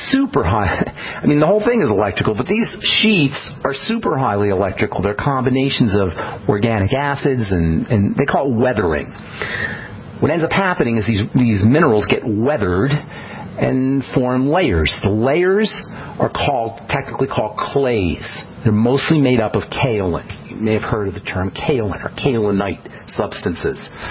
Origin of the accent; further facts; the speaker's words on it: New Jersey, United States; I grew up in New Jersey, and in New Jersey there's lots of forest.